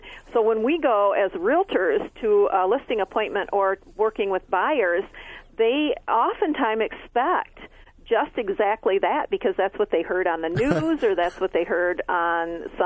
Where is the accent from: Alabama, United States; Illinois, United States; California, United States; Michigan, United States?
Michigan, United States; I'm from Michigan, and in Michigan, we have been in a down market for maybe 3 or 4 years.